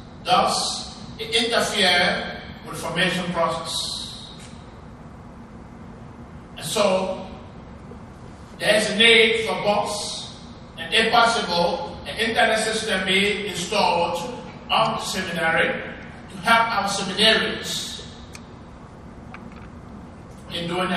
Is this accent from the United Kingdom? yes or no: no; Liberia; I am from Liberia, working in Liberia